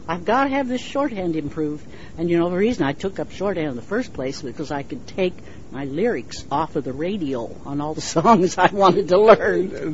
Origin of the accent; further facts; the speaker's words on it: Missouri, United States; Well, I grew up not very far from there. I was born in Barnstall.